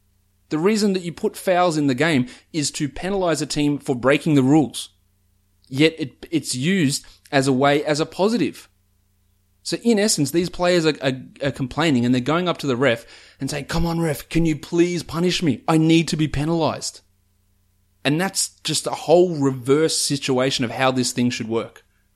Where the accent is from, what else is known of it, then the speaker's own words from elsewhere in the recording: Melbourne, Victoria, Australia; growing up in Melbourne, I grew up in an Australian rules environment, in a footy environment